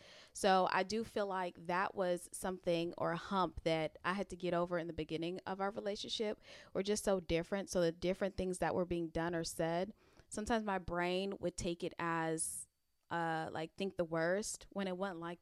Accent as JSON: {"language": "English", "country": "Jamaica", "said": "I'm Jamaican and my family's from New York."}